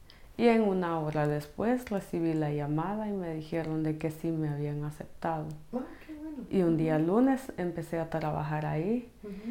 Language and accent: Spanish; San Andrés Sajcabajá, Quiché, Guatemala; De San Andrés Azcabajá, el Quiché.